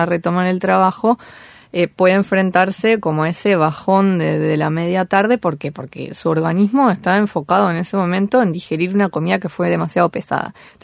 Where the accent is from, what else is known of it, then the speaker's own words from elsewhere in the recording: Uruguay; como buenos uruguayos siempre queremos hacer todo lo que no hicimos en el año.